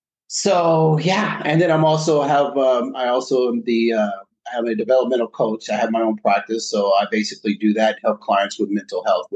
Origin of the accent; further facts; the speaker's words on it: Compton, California, United States; I grew up in Compton, California, Southern Cal area. People know it because of like rappers … you know, all that stuff, actors like Anthony Anderson, et cetera. So that was where I was raised.